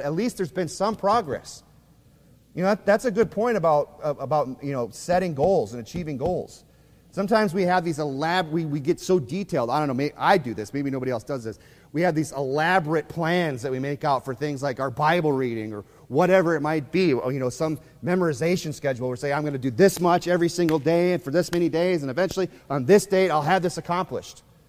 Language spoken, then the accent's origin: English; South Dakota, United States; born there; I was born in 1980 in South Dakota, okay?